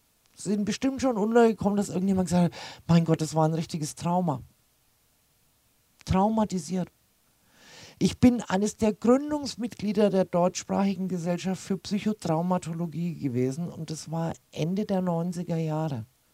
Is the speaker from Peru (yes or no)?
no; Switzerland; klar, ich komme jetzt aus der Schweiz